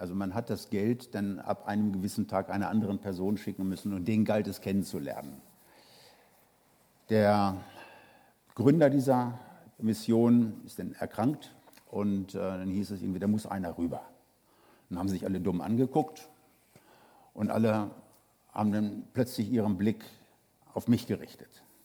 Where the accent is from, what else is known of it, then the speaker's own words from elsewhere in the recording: Hanover, Lower Saxony, Germany; also ich komme aus Hannover und die Leute, die da geboren werden, ist das keine besondere Auszeichnung, die sprechen da alle so.